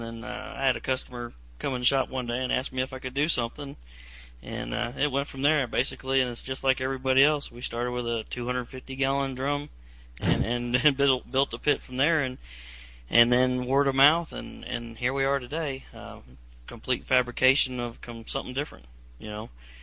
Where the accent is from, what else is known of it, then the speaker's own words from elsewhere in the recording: Illinois, United States; moved away; I grew up in Illinois, moved to South Carolina with some construction